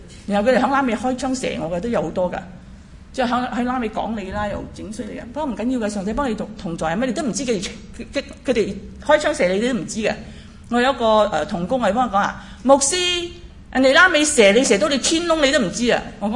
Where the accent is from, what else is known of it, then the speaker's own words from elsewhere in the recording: Malaysia; also born or lived in Taiwan; 我在马来西亚八年了，我们在马来西亚二千年，我是马来西亚人不错，但是 我去了台湾读书嘛，四年，然后回去一年呢